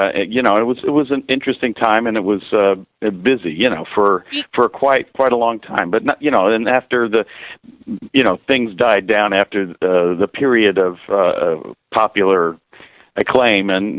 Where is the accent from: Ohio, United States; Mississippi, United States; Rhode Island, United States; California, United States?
California, United States; Hollywood; You know, I grew up in Hollywood, surrounded by the music business